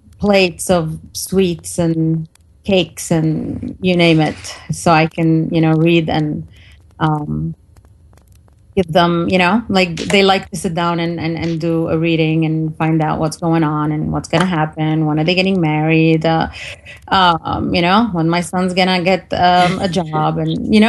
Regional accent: Beirut, Beirut Governorate, Lebanon; I was born in Beirut, Lebanon. I grew up there. The time I grew up, it was a civil war

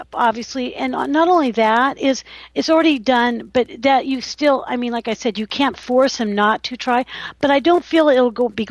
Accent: California, United States; Hello, California. Are you there? My hometown. Where are they? Hello. I know. You know our Californians.

